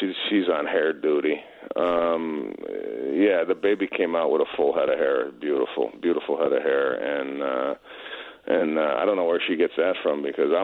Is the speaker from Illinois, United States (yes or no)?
yes; Arlington Heights, Illinois, United States; Yes, I am coming to Rosemont in Chicago, and I'm from Arlington Heights